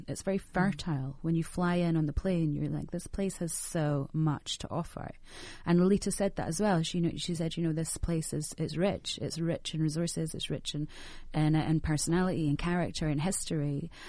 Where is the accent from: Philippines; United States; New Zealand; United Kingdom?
United Kingdom; Scotland; And I'm Scottish, you know, we have an underlying base level of madness as well.